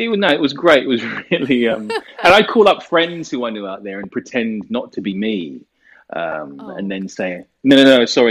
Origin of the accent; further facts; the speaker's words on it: England, United Kingdom; I'm an actor from the UK and I'm trying to perfect my American accent.